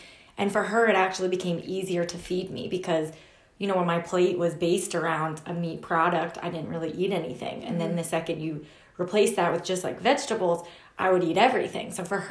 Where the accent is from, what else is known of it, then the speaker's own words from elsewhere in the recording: Pennsylvania, United States; I grew up in the Lehigh Valley. I did move around a little bit, but I ended up, you know, settling here and putting my roots down here.